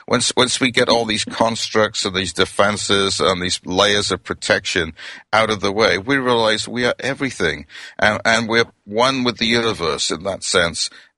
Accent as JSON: {"language": "English", "region": "Wales", "country": "United Kingdom", "accent": "Welsh", "moved": "yes", "lives_now": "United States", "said": "I was born in Wales, and I've lived in America now for over 30 years. I still enjoy being Welsh, and I follow rugby, and I love the beauty of the Welsh countryside."}